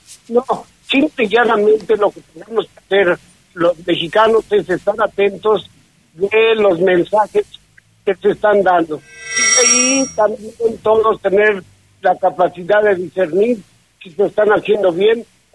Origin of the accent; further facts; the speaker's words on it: Mexico; Y como mexicanos no podemos esconder la mano de que estamos observando a los políticos